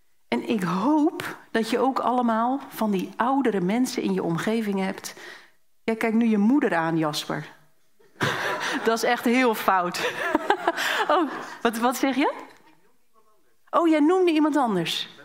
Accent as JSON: {"language": "Dutch", "town": "Woerden", "region": "Utrecht", "country": "Netherlands", "said": "Ik kom zelf uit Woerden, een parousia-gemeente."}